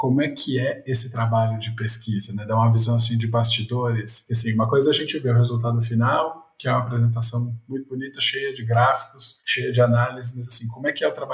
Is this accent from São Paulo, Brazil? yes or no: yes; São Paulo, Brazil; accent: paulista; E eu com esse sotaque de paulista, urra, meu.